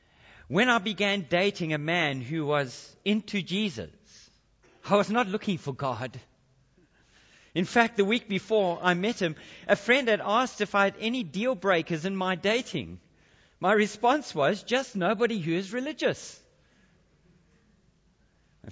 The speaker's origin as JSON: {"language": "English", "region": "Alaska", "country": "United States", "tie": "born or raised there", "said": "I grew up in the Episcopal Church in Alaska, but my belief was superficial and flimsy."}